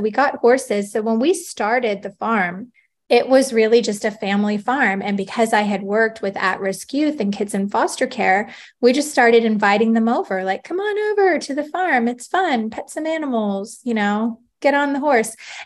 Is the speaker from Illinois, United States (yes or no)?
no; Orlando, Florida, United States; I grew up in Orlando, so I did not know this. I was living on the main line of Pennsylvania.